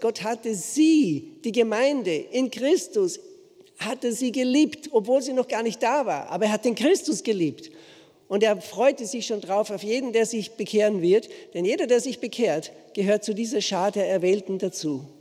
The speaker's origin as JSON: {"language": "German", "country": "Austria", "lives_now": "Switzerland", "said": "ich bin in der Schweiz, ich bin kein Schweizer. Ich bin Österreicher, ich bin Ausländer in der Schweiz."}